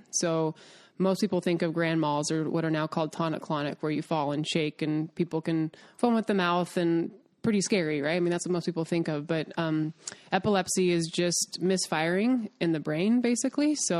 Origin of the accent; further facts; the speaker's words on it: Colorado, United States; Because it's my home state, and my absolute heart and soul is there.